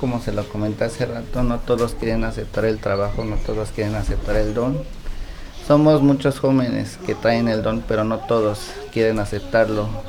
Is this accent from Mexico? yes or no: yes; San Bartolo, Mexico; now in Mexico City, Mexico; Soy de San Bartolo. Radico en México.